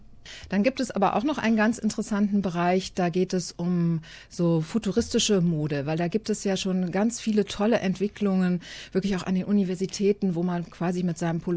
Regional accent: Berlin, Germany; was ich als Berlinerin natürlich sehr schön finde.

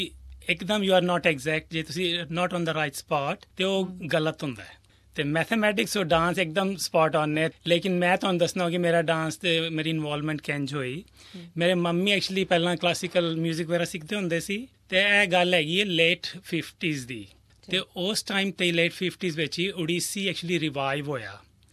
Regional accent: Delhi, India; moved away as an adult; now in Melbourne, Australia; ਮੇਰਾ ਜਨਮ ਦਿੱਲੀ 'ਚ ਹੀ ਹੋਇਆ ਸੀ ਤੇ ਮੇਰੀ ਰਿਹਾਇਸ਼ ਵੀ ਉਦੋਂ ਦਿੱਲੀ ਸੀ। ਜਦੋਂ ਤੱਕ ਮੈਂ 25 ਸਾਲ ਦਾ ਹੋਇਆ ਉਦੋਂ ਫਿਰ ਮੈਂ ਇੰਡੀਆ ਛੱਡਿਆ ਸੀ

